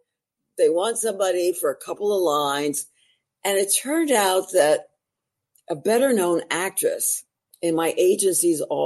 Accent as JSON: {"language": "English", "region": "New York", "country": "United States", "said": "I'm the world's worst driver, being a New Yorker, I never drove."}